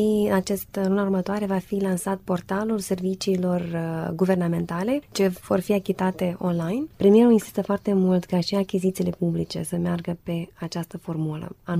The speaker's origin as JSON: {"language": "Romanian", "country": "Moldova", "said": "pentru că sunt din Moldova."}